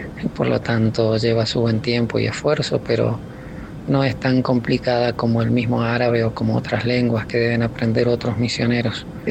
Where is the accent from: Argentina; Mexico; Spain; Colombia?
Argentina; San Luis; now in Tanzania; Yo soy oriundo de San Luis, de la ciudad de San Luis.